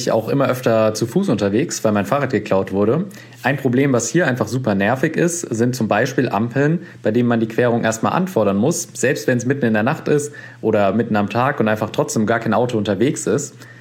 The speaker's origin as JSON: {"language": "German", "town": "Frankfurt", "region": "Hesse", "country": "Germany", "tie": "born or raised there", "said": "Ich kenne das aus meinem eigenen Alltag in Karlbach, wo ich aufgewachsen bin."}